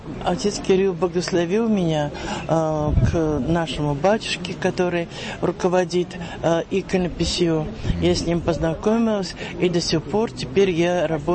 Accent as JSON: {"language": "Russian", "region": "Moscow", "country": "Russia", "tie": "born or raised there", "lives_now": "Sergiyev Posad, Russia", "said": "Я коренной москвич, жила и работала там, училась"}